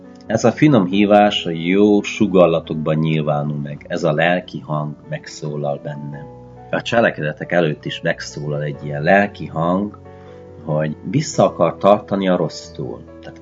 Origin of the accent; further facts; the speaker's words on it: Ditrău, Harghita, Romania; a telefonközpontnak a feltalálója ditrói szülőfalumbeli Puskás Tivadar